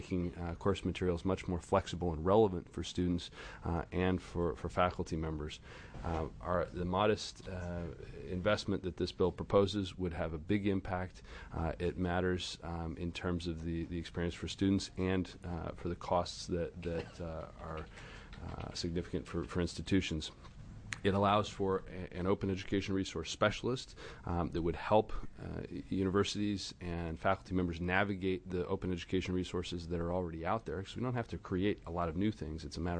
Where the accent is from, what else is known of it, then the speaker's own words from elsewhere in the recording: Beaverton, Oregon, United States; Committee members … from Beaverton.